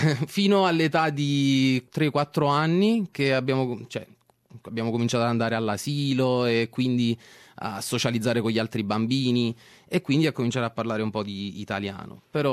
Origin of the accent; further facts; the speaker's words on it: Ischia, Campania, Italy; now in Australia; Io ho 37 anni, vengo da Ischia, che è una piccola isola nel Golfo di Napoli.